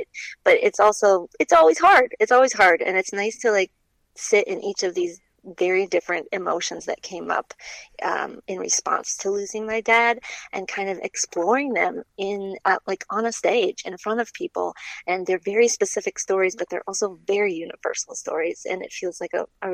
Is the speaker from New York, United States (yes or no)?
no; Duluth, Minnesota, United States; I'm from Duluth, Minnesota, and there's something familiar both about the landscape